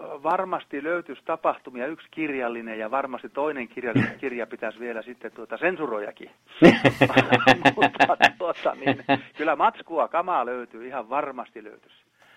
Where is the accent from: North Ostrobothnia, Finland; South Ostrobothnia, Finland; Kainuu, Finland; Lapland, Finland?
Lapland, Finland; Ivalo; minä olen Ivalosta